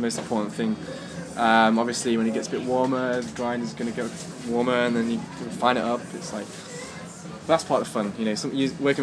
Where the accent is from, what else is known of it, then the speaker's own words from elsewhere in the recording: Lincoln, East Midlands, United Kingdom; when I was at music college in my hometown, I was always going to the best coffee shop in the city, a place called Coffee Aroma in Lincoln.